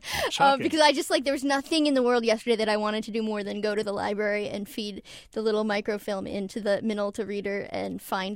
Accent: Madison, Connecticut, United States; So I grew up in Connecticut, and in the town in Connecticut, Madison, where I grew up, kids trick-or-treat on Halloween only

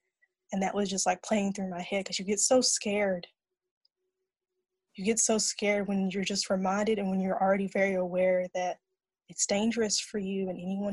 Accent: Red Fox, Kentucky, United States; I'm 22. I'm from Red Fox, Kentucky, southeastern part of Kentucky.

